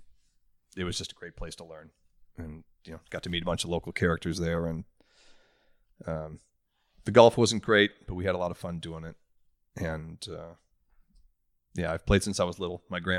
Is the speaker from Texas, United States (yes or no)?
no; Oshkosh, Wisconsin, United States; I grew up in Oshkosh, Wisconsin, and we were really lucky in that town.